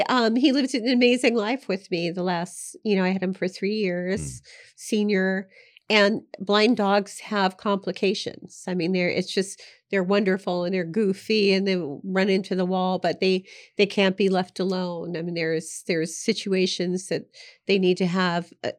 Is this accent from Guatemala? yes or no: no; Ireland; And of course, I had to control, being Irish, I was like, just got to control yourself here.